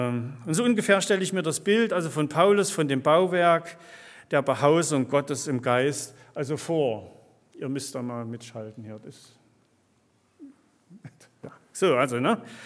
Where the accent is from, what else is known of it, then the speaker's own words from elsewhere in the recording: Leipzig, Saxony, Germany; ich bin ja hier Uhischer, ne, so sagt man hier, glaube ich, ne? Ich komme ja aus Leipzig